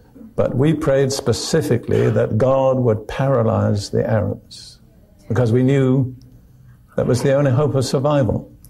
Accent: United Kingdom; And being British, I was interested to notice

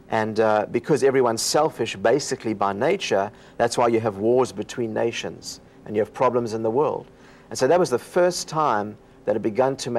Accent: South Africa; I was raised in South Africa, and there was a lot of anti-Semitism there, especially in the military there.

